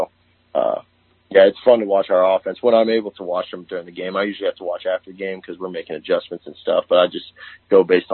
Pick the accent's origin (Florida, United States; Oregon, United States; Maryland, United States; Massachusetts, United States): Florida, United States; Well, I grew up in Florida. So my dad and my entire dad's side of the family is from Florida